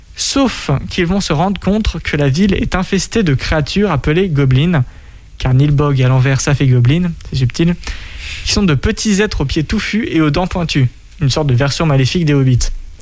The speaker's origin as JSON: {"language": "French", "country": "France", "said": "j'accepte tout type de cinéma parce que je suis français"}